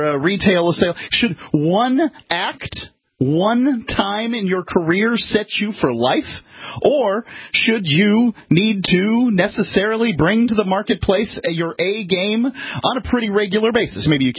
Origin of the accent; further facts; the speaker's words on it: Sarasota, Florida, United States; We're from Sarasota, Florida, and there's a surprising amount of retired rock stars that live in Sarasota, Florida.